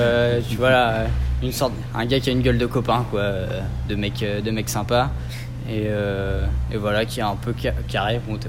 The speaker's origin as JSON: {"language": "French", "town": "Brest", "region": "Brittany", "country": "France", "tie": "born or raised there", "said": "Puis je suis brestois depuis... je suis né à Brest, quoi. Donc ouais, forcément, j'y suis attaché"}